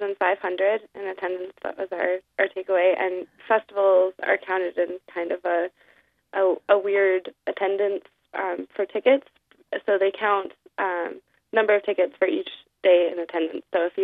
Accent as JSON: {"language": "English", "region": "Montana", "country": "United States", "said": "best sunsets that I've ever seen, and I'm from Montana, so that's saying a lot."}